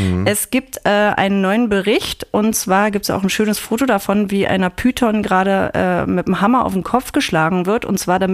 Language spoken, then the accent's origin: German; East Germany, Germany; ich bin aus dem Osten.